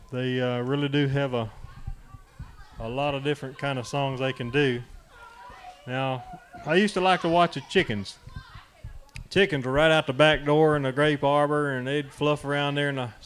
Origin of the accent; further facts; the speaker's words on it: East Palatka, Florida, United States; I'm from East Palatka, down on the banks of the beautiful St. Johns River in Putnam County. You ever heard of that?